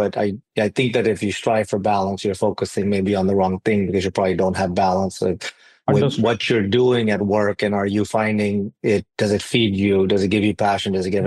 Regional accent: Houston, Texas, United States; also born or lived in Chicago, United States; I was born in Chicago. We moved to Texas when I was little. So, you know, I'm an ABCD kind of, if anybody knows that term.

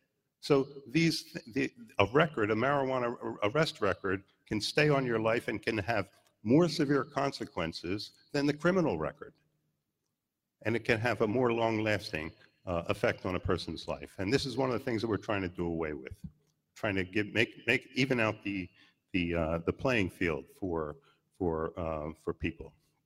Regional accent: Trenton, New Jersey, United States; I was born in Trenton. I I graduated from Trenton High School in 1966, and I choose to live in Trenton now.

